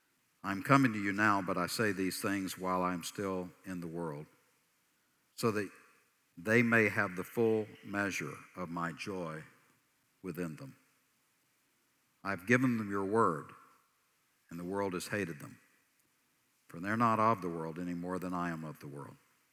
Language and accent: English; Texas, United States; You know, I'm a Texan because I'm from Texas, right?